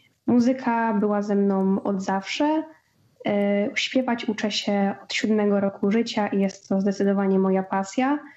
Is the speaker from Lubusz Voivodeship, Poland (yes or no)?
yes; Zielona Góra, Lubusz Voivodeship, Poland; Ja również pochodzę z Zielonej Góry. Uczęszczam do liceum ogólnokształcącego numer 5 w Zielonej Górze.